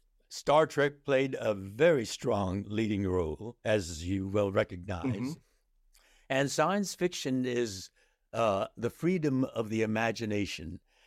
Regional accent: United States; I said to them, well, I'm Japanese American, and so that's ethnically consistent.

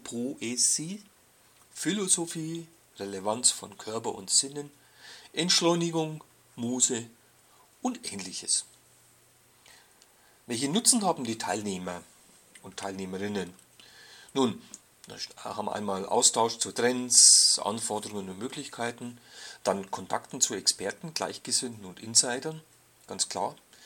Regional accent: Bavaria, Germany; aber ich bin halt ein Bayer

